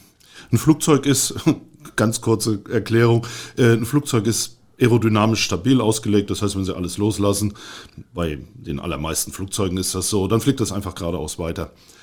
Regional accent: Rostock, Mecklenburg-Vorpommern, Germany; ich bin eigentlich aus Rostock

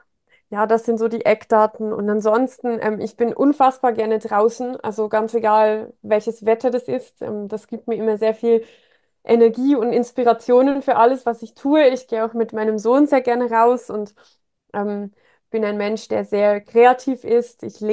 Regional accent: Germany; now in Switzerland; ich bin 35 Jahre alt und komme, wie man es vielleicht auch noch ein bisschen hört, aus der Schweiz. Ich bin in Deutschland aufgewachsen, aber bin jetzt wieder zurück in der Schweiz.

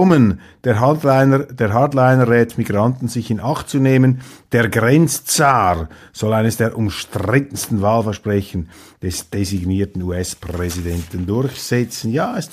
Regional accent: Switzerland; ob wir in Zukunft noch selber bestimmen können als Schweizer in der Schweiz

